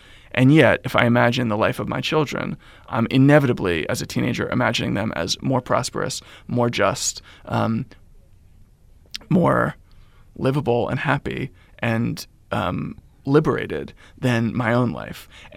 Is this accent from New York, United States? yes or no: yes; New York City, New York, United States; I'm 37 years old. I grew up in New York City, you know, came of age, born in 1982, came of age in the 1990s